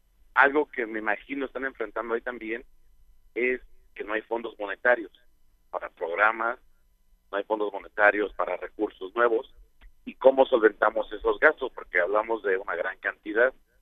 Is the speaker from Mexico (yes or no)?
yes; Mexico; now in United States; yo soy originario de México y vivo ya en Texas por muchos, muchos años